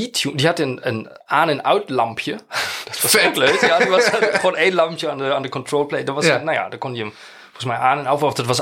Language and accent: Dutch; Bremen, Germany; Die had in Bremen, daar waar ik opgegroeid ben, had die ooit een bandje.